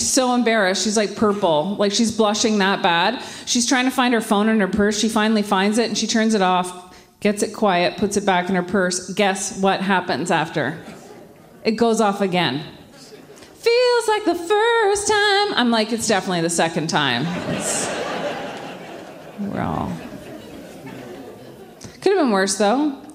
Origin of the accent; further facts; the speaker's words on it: Ottawa, Ontario, Canada; now in Quebec, Canada; I grew up in Ottawa. Yeah. Yeah. I now live in Quebec.